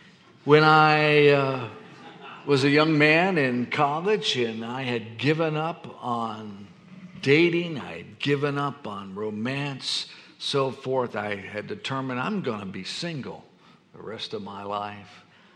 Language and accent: English; Florida, United States; She's from Maine. I'm from Florida.